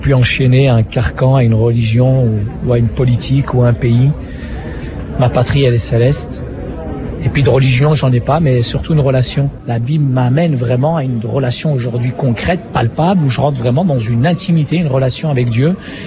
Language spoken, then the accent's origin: French; Morocco; au Maroc, il y a une forte communauté marocaine chrétienne encore aujourd'hui. Je pense que la même histoire aurait pu m'arriver aussi dans mon pays d'origine